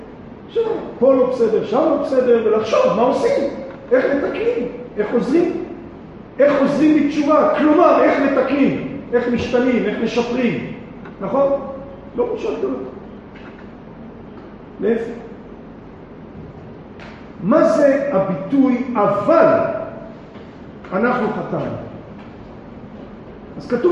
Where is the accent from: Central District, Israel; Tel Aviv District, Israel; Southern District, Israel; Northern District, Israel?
Central District, Israel; Petah Tikva; אני גדלתי בפתח תקווה. גדלתי הרבה שנים בעיר פתח תקווה.